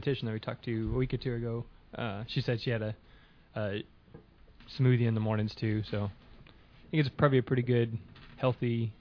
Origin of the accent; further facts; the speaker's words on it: Houston, Texas, United States; I'm pretty much from Houston my whole life, so I went to Pasadena ISD, Dobie. So I went to Dobie High School, then I went to Houston Baptist University, and then I worked in Fort Bend, now I work in Pasadena, so I haven't gone very far.